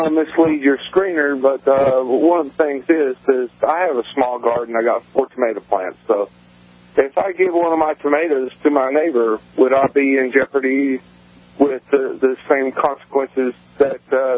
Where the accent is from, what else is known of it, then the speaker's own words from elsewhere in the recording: Tennessee, United States; I grew up in Tennessee, and we always bought our milk. It was raw milk that we bought from a local farmer.